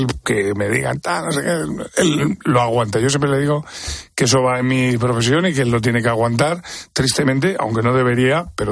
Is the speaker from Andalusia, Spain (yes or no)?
yes; Cabra, Andalusia, Spain; Y tú decimos una lotería de Navidad que es de mi pueblo.